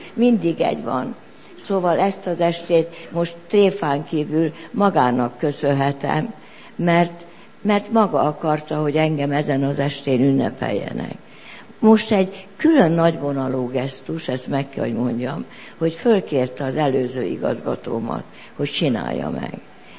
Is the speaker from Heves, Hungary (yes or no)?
yes; Pély, Heves, Hungary; born there; Pélyen a szülőfalumban voltam szombaton.